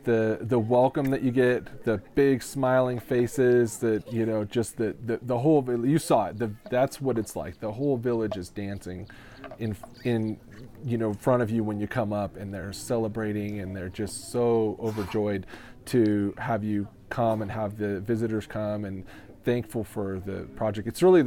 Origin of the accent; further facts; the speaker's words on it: California, United States; We grew up on an apple ranch in Sonoma County. I got three brothers.